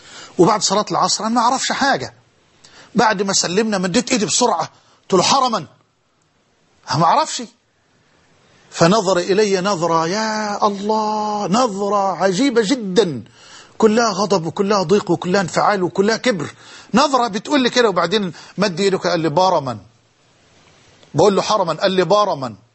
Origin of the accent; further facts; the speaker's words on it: Damoh, Dakahlia, Egypt; 6 سنين، وكنت في هذا الوقت أعشق الأذان، وأؤذن في مسجدنا في قريتنا المتواضعة دموه، ما كانش فيه لا كهرباء لسه ولا فيه الطرق مرصوفة